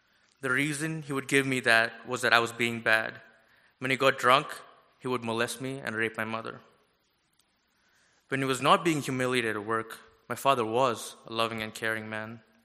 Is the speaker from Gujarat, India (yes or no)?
no; Chennai, Tamil Nadu, India; now in United States; I grew up in South India, born and raised in one of the biggest cities in the world, in Chennai, Tamil Nadu. It is dirty, dusty, messy, and far more organic than the fake America we live in.